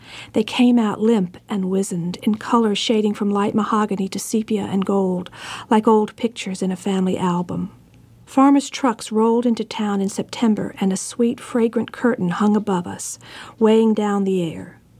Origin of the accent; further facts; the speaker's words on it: Virginia, United States; I grew up in Southern Virginia, where the radio station's call letters, WBTM, were often interpreted as World's Best Tobacco Market. My hometown sat in the center of tobacco country, only a mile or so from the North Carolina border.